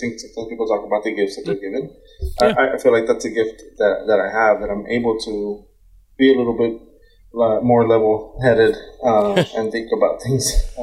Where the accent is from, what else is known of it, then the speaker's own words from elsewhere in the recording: Texas, United States; because as Texans, we're very proud of being Texan.